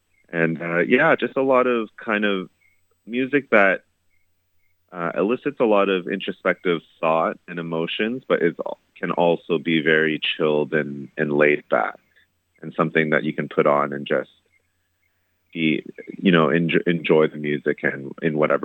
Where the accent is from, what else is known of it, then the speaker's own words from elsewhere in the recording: Mississauga, Ontario, Canada; in the music industry there and Mississauga, and I do a lot of things with the music and scene in my hometown.